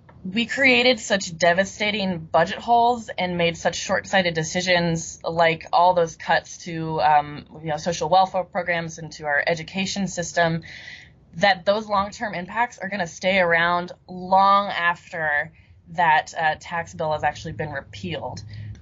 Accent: Kansas, United States; it's painful to think that Kansas, my home state, has spent these last 5 years or so as this laboratory for supply-side tax policy

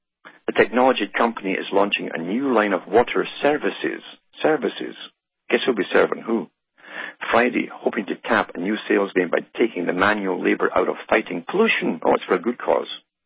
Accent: United Kingdom; Now, when I grew up in Britain

